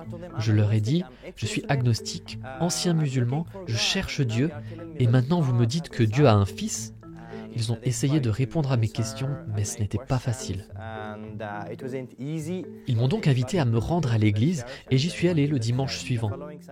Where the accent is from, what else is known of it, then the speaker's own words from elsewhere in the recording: Yemen; French is a second language; Je porte l'habit traditionnel yéménite parce que je suis yéménite. Je suis né au Yémen